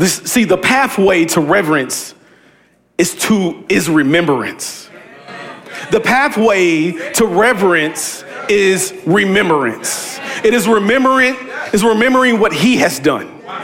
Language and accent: English; the South, United States; Maybe grandma and them, you know, I'm from the South.